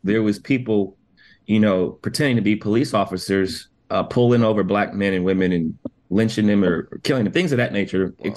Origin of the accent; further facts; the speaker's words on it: Canton, Ohio, United States; I'm from Canton, Ohio, right? A very, very small city, a very, very small place, you know, 70, 80,000 people now, steel mill, blue collar, known for the Football Hall of Fame, nothing else.